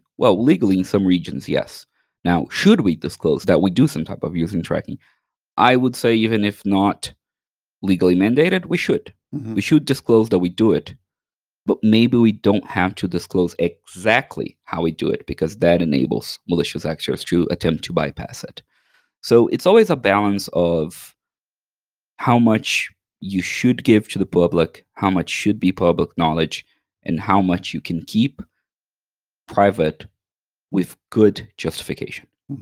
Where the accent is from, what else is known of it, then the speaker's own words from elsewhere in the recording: Brazil; But I'm from Brazil, and in Brazilian justice, we have, a few years ago, instituted something